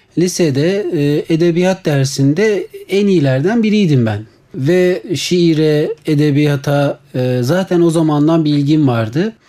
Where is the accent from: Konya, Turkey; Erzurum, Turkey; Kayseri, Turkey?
Konya, Turkey; also born or lived in Istanbul; now in Ankara, Turkey; 1977 doğumlu. İstanbul'da doğmuş. Aslen Trabzonlu. Konya'da büyümüş. Ankara'da yaşayan bir insan.